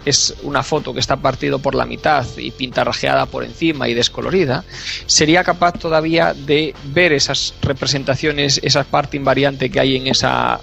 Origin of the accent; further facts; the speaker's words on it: Spain; accent: Spanish from Spain with Galician roots; yo la digo con mi propio acento, con raíces gallegas por ahí y español de España, ¿vale?